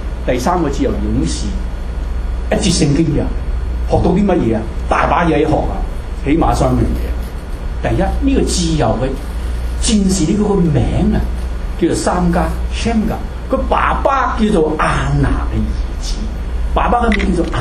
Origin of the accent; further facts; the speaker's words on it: China; 你知我哋中國人以前啊，你哋而家唔同啦嚇